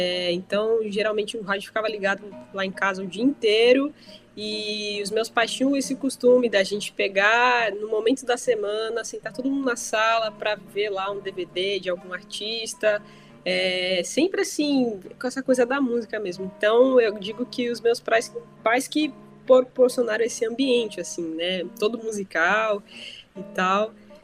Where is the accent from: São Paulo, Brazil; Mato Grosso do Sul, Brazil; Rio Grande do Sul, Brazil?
São Paulo, Brazil; Cerquilho; Eu sou natural de Cerquilho, é uma cidadezinha do interior de São Paulo, fica mais ou menos umas 2 horas de São Paulo.